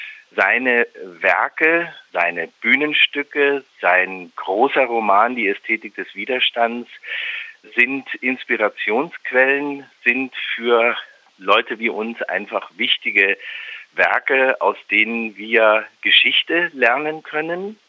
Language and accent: German; Bavaria, Germany; an mehreren Orten in Oberbayern, wo ich herkomme